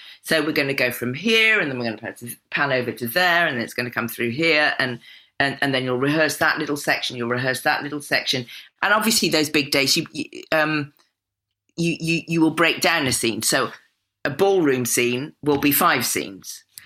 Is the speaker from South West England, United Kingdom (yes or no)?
yes; South West England, United Kingdom; Where I grew up, we filmed at a place called Badminton House, which is about 5 miles from where I grew up in the Cotswolds.